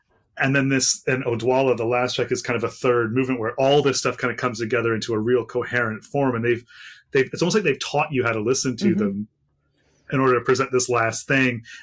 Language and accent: English; Elmhurst, Illinois, United States; born there; I mean, I was born in Elmhurst, Illinois, where there's a big old train yard, and the trains used to crawl.